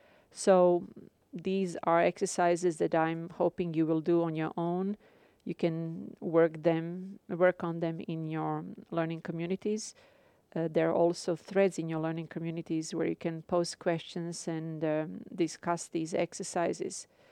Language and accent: English; Croatia; accent: Slavic; If you wonder where my accent comes from, I'm originally from Croatia, so it's Slavic accent